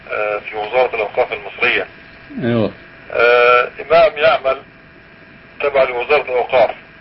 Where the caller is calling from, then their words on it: Aqaba, Aqaba Governorate, Jordan; نحن نتحدث من العقبة.